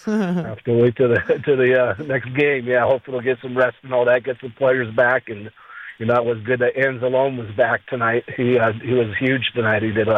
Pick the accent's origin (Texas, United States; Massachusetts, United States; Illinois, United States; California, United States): California, United States; Novato; I'm from Novato, so my nephew grew up with him.